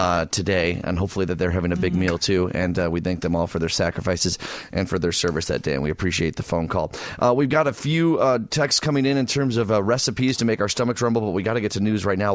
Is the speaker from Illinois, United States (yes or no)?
yes; Downers Grove, Illinois, United States; We have Rosemary in my hometown of Downers Grove.